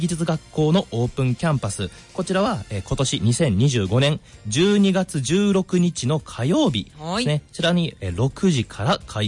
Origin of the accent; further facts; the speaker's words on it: Amagasaki, Hyogo, Japan; 僕も尼崎出身で